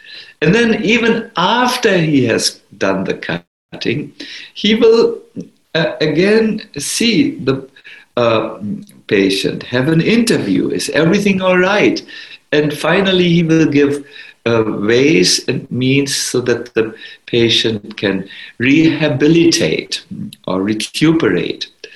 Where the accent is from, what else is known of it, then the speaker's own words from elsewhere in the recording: Germany; accent: German; English is a second language; My German accent was extremely strong at that time. Now it's only 20%.